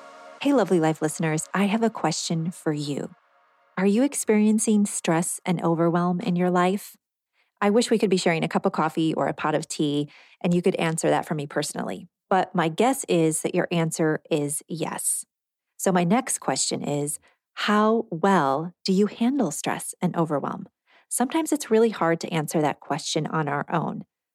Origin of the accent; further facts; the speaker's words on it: Illinois, United States; She's from Iowa. I'm from Illinois.